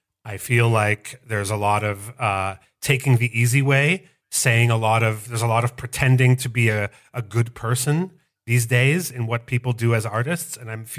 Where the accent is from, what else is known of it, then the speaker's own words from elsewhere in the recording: Montreal, Quebec, Canada; My hometown.